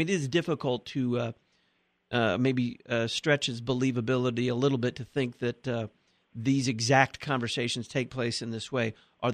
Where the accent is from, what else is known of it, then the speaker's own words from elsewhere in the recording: Texas, United States; This one comes from Darren in Garland, Texas, my home state.